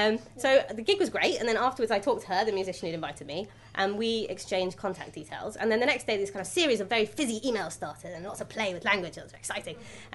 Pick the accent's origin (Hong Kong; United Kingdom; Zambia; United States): United Kingdom; England; And my "of course" kind of outed me as English.